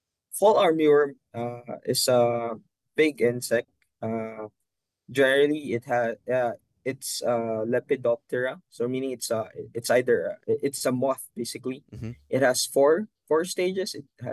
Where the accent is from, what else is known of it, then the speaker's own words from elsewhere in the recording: Philippines; English is a second language; now in United States; I'm from the Philippines, and I'm a foreign student here at Michigan State.